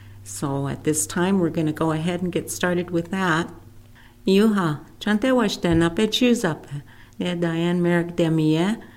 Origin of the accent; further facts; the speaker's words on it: South Dakota, United States; And I am from the Ihanktwa Nakota End Village Nakota Band, coming to you from southeastern South Dakota.